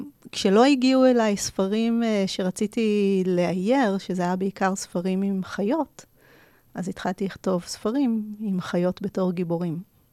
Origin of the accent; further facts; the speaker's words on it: Jerusalem, Jerusalem District, Israel; אני באה מירושלים